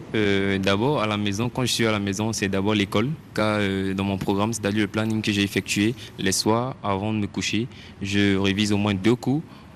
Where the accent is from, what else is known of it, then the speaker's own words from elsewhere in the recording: Divo, Lôh-Djiboua, Côte d’Ivoire; now in Abidjan, Côte d'Ivoire; Je viens de la région du Lobe d'Ivoire, précisément à Divo, et j'avais la possibilité de rester à Divo et suivre les cours, mais j'ai préféré venir ici à Abidjan